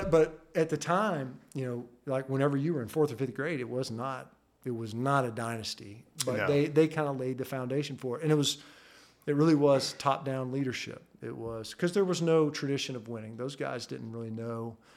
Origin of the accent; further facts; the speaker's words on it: Georgia, United States; Well, we grew up in DeKalb, so we would have gone to Tucker High School, and then Mom started teaching at Trickham Middle School.